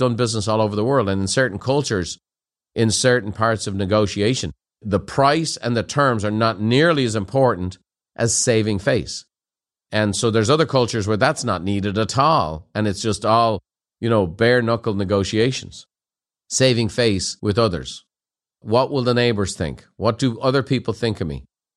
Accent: Ireland; now in United States; I'm an Irish guy living in Southern California. It wasn't my choice. I had a motorcycle accident. That's where I ended up.

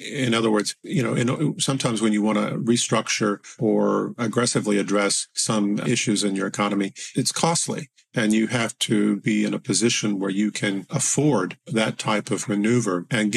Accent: United States; in the United States, again, as an American, I'll pick on the U.S., not again because I have some anger towards my country

